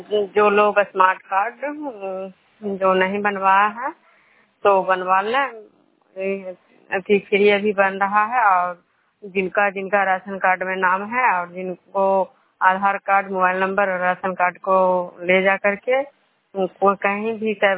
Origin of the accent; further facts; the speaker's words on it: Khajra, Bihar, India; खजरा पंचायत नालंदा जिला नवनसा प्रखंड के निवासी हूँ।